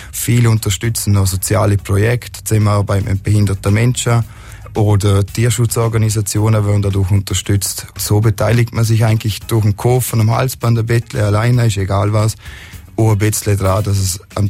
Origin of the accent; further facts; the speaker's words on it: Vaduz, Liechtenstein; Ich komme aus Vaduz